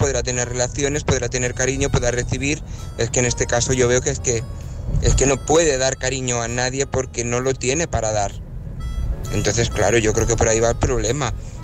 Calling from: Barcelona, Catalonia, Spain; de Barcelona.

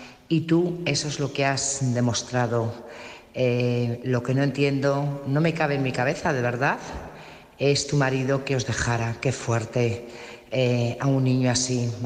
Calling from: Burgos, Castile and León, Spain; corresponsal de Burgos.

